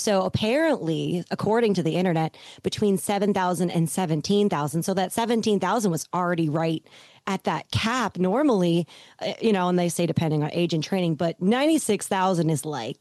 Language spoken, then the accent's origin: English; Pataskala, Ohio, United States; from Pataskala, Ohio